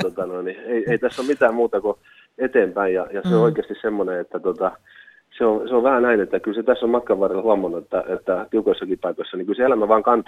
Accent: Rauma, Satakunta, Finland; mä olen alun perin kotoisin meren rannalta ja raumalaisia.

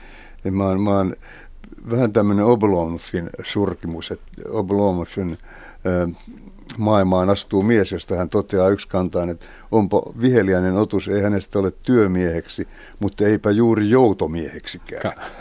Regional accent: Helsinki, Uusimaa, Finland; mä oon stadin kundi.

